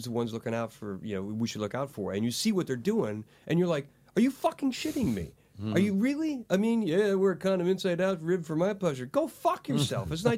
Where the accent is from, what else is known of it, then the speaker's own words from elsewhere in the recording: United States; And so there's land right now in my home state in America to where you used to have access because they would log it and that was fine.